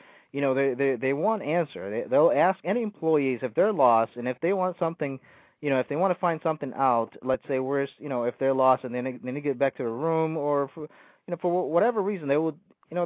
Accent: Philippines; born there; I mean, I'm not born here, but this is, you know, I was born in the Philippines, but I call this country my home now.

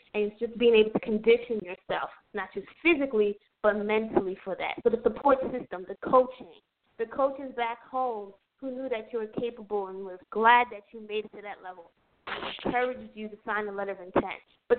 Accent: New York City, New York, United States; We have to be able, as the New Yorker, from the city that never sleeps, the Empire State, the financial capital of the world, the fashion district of it all

